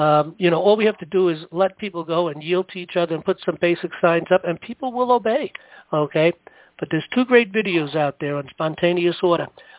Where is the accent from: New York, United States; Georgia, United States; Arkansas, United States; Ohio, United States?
New York, United States; Bronx; And I come from the Bronx, and yeah, there's a few bad neighborhoods that had problems and you had to deal with.